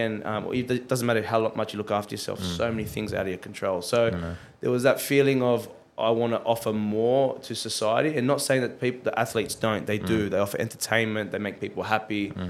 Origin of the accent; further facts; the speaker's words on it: Sydney, New South Wales, Australia; signed my first professional deal back at in my hometown at Western Sydney Wanderers